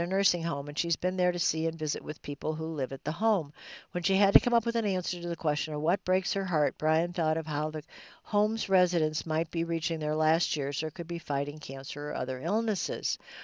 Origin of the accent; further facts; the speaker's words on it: Lincoln, Nebraska, United States; those in my hometown in Lincoln, Nebraska